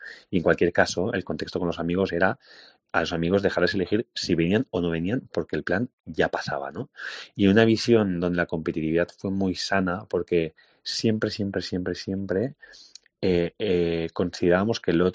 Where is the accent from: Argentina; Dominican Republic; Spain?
Spain; Barcelona, Catalonia; also born or lived in Madrid; ambos, bueno, somos de Barcelona, pero los dos vivíamos en Madrid.